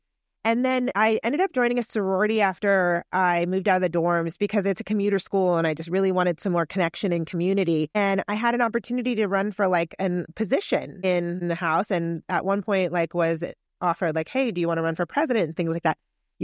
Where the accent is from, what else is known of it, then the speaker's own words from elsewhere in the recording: California, United States; I grew up in the Bay Area.